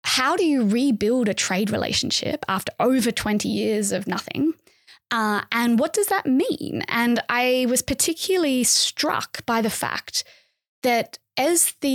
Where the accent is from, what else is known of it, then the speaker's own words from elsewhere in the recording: Australia; as a Australian growing up mostly in the post-Cold War era, I was interested in the relationship between the two biggest powers in the region that I was living in, right?